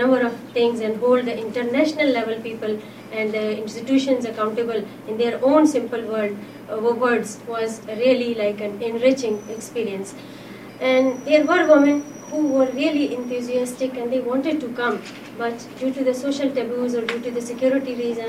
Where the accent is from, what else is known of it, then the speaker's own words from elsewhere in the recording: Balochistan, Pakistan; English is a second language; I am from Pakistan. And within Pakistan, I am from the province of Balochistan, which is at the southern part, and we share our border with Iran and Afghanistan.